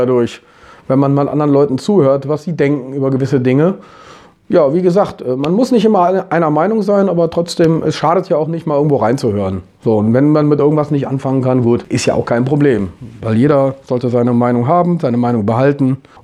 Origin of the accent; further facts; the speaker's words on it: Opladen, North Rhine-Westphalia, Germany; born there; Opladen geboren und war als Kind eigentlich erstmal